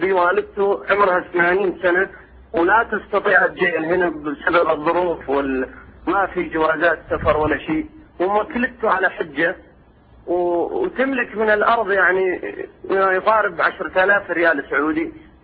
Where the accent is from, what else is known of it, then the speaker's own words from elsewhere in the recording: Syria; أنا من سوريا